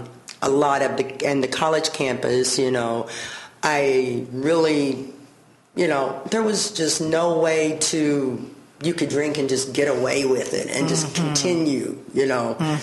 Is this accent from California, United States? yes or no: no; Henderson, Kentucky, United States; born there; Well, I was born in Henderson, Kentucky. My family's from Kentucky.